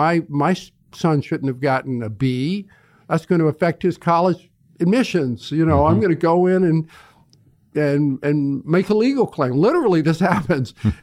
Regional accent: Kentucky, United States; I grew up in Eastern Kentucky.

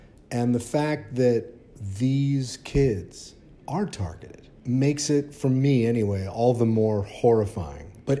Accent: Cleveland, Ohio, United States; Well, when I was growing up in Cleveland, I was a huge music fan already.

